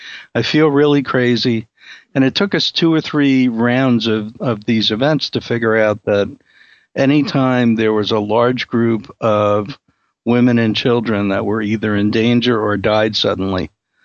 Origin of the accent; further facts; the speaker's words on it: Brooklyn, New York, United States; I grew up in Brooklyn, although, as I always say, there's no evidence that I actually grew up